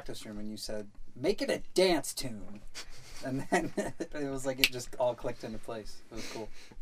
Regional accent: California, United States; I'm from California.

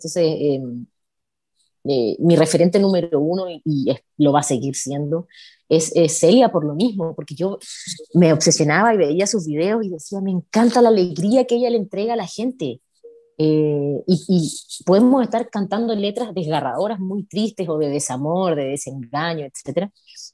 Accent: Chile; después con el equipo acá en mi país decidimos tratar de chilenizar un poco la salsa

